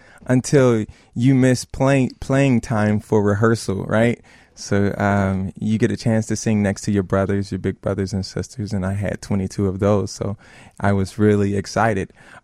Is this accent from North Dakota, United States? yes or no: no; Chicago, Illinois, United States; born there; I was born in Bronzeville, and right there at Mercy Hospital, which is the gateway to jazz heaven.